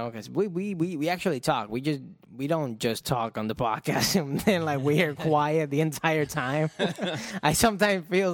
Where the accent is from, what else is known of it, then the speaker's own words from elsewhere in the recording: Florida, United States; We're both from Florida. So we were talking about our Greyhound experiences